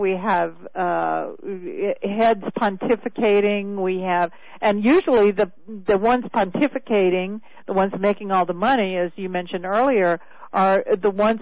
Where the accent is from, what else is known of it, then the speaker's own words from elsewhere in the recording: Louisiana, United States; I grew up in Louisiana, so right. In fact, just 30 miles from the Texas border.